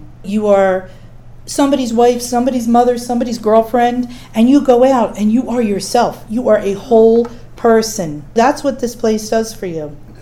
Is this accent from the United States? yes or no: yes; Philadelphia, Pennsylvania, United States; I was here from Philadelphia. I knew nobody.